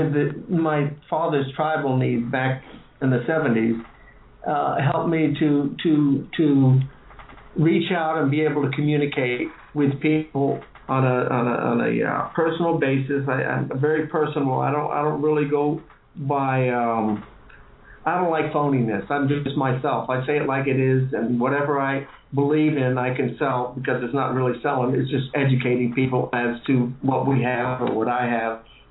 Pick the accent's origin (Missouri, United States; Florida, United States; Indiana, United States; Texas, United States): Florida, United States; Miami; it really portrays what I've been through as far as growing up in Miami and the Mariel boat thing.